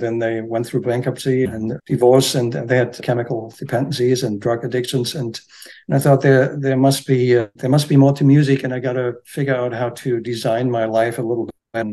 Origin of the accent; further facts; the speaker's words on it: Germany; English is a second language; when I grew up in Germany.